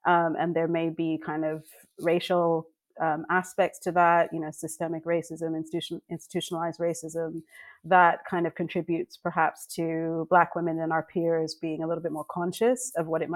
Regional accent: Canada; now in United Kingdom; You can probably hear from my accent, I was not raised in this country. I have a long and torturous history, but I will summarize by saying that I'm Canadian by birth, but West Indian by descent, and now British as my adopted third country.

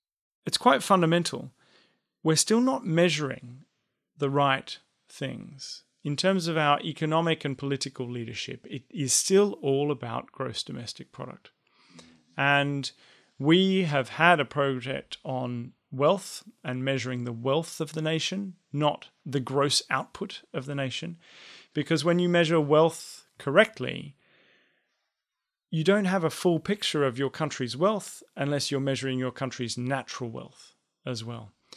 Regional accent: Australia; I should have said an Australian, as I'm one of them.

